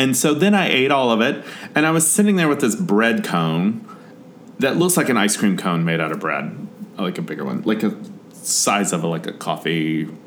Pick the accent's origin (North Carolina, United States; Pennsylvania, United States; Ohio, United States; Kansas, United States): North Carolina, United States; And now I'm from North Carolina. I know my barbecue.